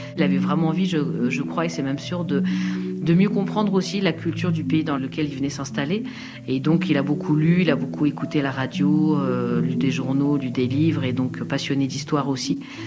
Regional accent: Pantin, Île-de-France, France; also born or lived in Paris; Je suis née à Paris d'abord, et puis mes parents ensuite sont venus s'installer en 1980 ici à Pantin. Pas tout à fait dans cette maison, mais dans le même quartier dans lequel je suis.

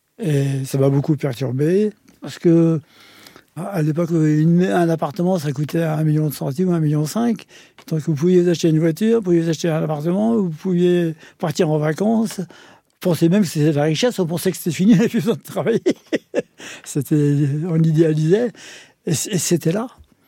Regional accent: Clichy-sous-Bois, Île-de-France, France; born there; moi, je suis né en France. La ville où je suis né, c'est Clichy-sous-Bois. C'est où j'habite toujours, hein. Je suis issu d'un milieu ouvrier.

